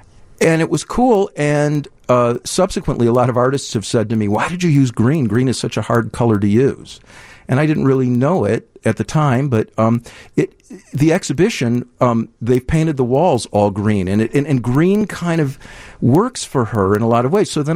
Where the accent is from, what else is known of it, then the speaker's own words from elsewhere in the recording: Deerfield, Illinois, United States; now in Evanston, United States; I grew up in Deerfield. I live in Evanston, and I teach DePaul in a couple of locations.